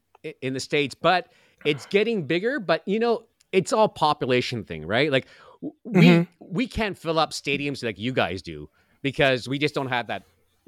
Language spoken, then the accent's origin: English; Montreal, Quebec, Canada; So I grew up there speaking French and English.